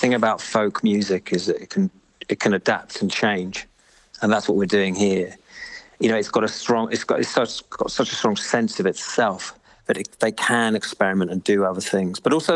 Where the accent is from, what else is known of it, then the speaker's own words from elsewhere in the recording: London, United Kingdom; I'm from the south of England. I'm from London, and there aren't many brass bands in London.